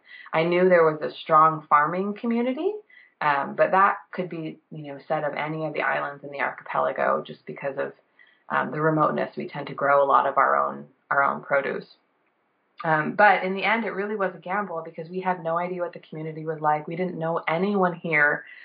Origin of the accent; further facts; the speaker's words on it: Vancouver, Washington, United States; I grew up in Vancouver, Washington.